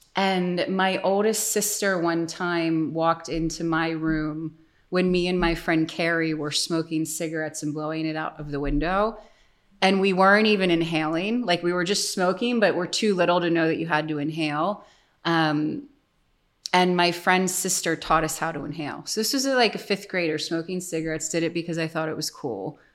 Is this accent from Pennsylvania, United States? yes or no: yes; Paoli, Pennsylvania, United States; I grew up in the suburbs outside of Philadelphia in a town called Paoli, which if people are not from that area, you might not know where Paoli is, but a nice area outside of Philadelphia. I grew up in a very Catholic